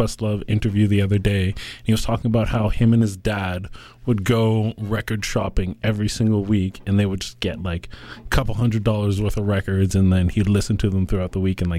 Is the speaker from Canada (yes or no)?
yes; Canada; Maybe I'm too Canadian